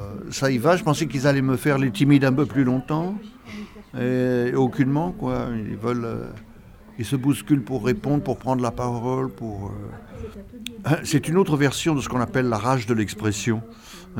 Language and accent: French; Douai, Hauts-de-France, France; J'étais originaire de Douai, que Douai était plus belle qu'Arras.